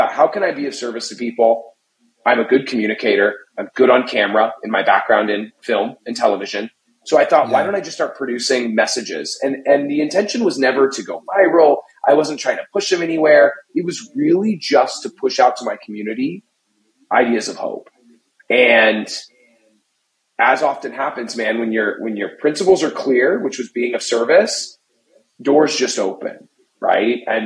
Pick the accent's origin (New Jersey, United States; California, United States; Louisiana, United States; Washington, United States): Washington, United States; Seattle; also born or lived in Kansas; So I am from the Emerald City of Seattle.